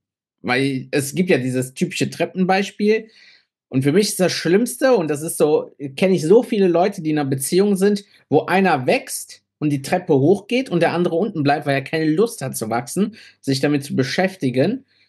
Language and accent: German; Cologne, North Rhine-Westphalia, Germany; Ich bin 31 Jahre alt. Ich bin Italiener, lebe aber mein ganzes Leben schon hier in Köln.